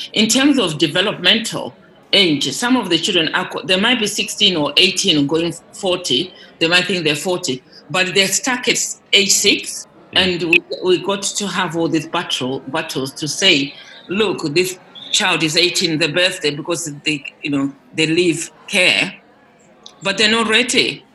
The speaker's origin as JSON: {"language": "English", "country": "Zimbabwe", "said": "If you were with me in Zimbabwe, I'm originally from Zimbabwe. I lived in a village school with my parents who were teachers."}